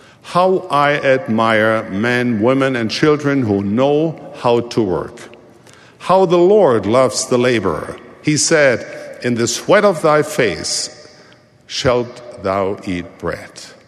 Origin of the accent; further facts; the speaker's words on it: East Germany, Germany; accent: East German; Because I was a refugee and because of my East German accent at the time, other children often made fun of me and called me names that deeply hurt.